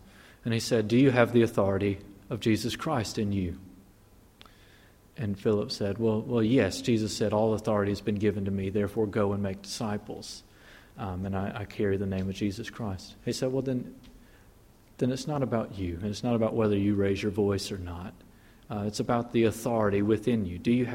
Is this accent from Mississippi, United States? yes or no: yes; Mississippi, United States; So I grew up in Mississippi, and we're kind of ground zero for the civil rights movement in the Southeast